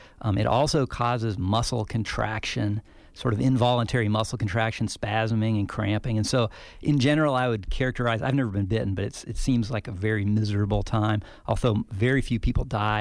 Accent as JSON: {"language": "English", "town": "Las Cruces", "region": "New Mexico", "country": "United States", "tie": "born or raised there", "said": "where I grew up in New Mexico, in my backyard in Las Cruces, I could probably find a couple of dozen black widows in almost any day of the year."}